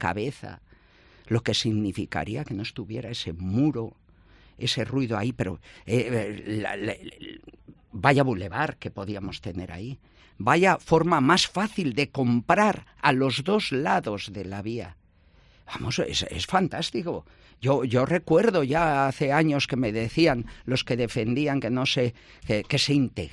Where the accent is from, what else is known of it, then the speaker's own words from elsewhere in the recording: Castile and León, Spain; que se vayan a mi tierra, tierra de Campos